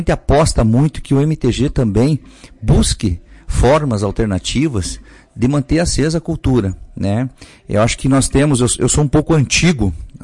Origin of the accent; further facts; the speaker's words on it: Rio Grande do Sul, Brazil; Eu acho que nós, como bons gaúchos que somos, nós temos que achar alternativas para manter acesa a nossa cultura.